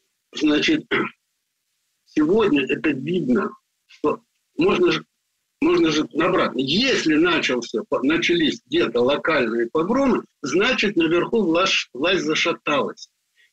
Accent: Baku, Azerbaijan; Значит, я родился в Баку. Это многонациональный город.

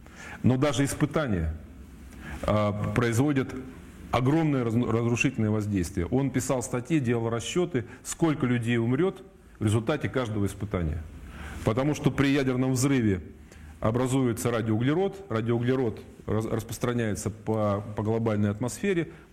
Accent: Gornyak, Altai Krai, Russia; а я там вообще родился, вырос рядом. Вот. И там делали эти подземные ядерные взрывы. Я хорошо помню в детстве, мы жили в Горняке на 4-м этаже.

